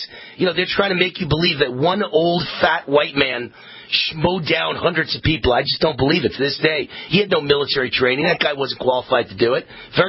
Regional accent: Las Vegas, Nevada, United States; The reality is I have a big Vegas audience and it's my hometown and here we dominate the afternoon ratings in Vegas.

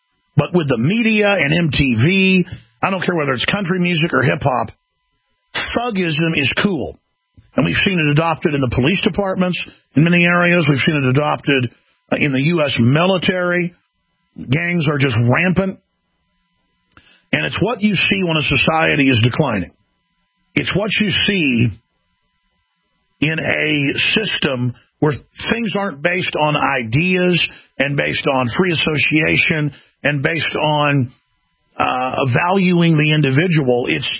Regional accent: Dallas, Texas, United States; And I'm telling you, I grew up in Dallas and saw a lot of this, and it was not fun.

